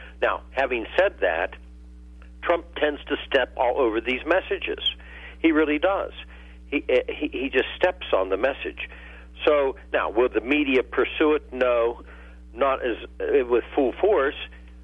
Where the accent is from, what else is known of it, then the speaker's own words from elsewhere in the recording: Ohio, United States; If you look at the state of Ohio, Hillary Clinton in my home state